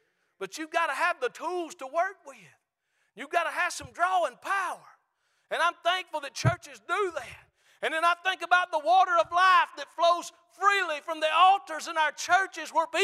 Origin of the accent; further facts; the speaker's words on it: Georgia, United States; I was born and raised on Lake Lanier, been around that lake my whole life.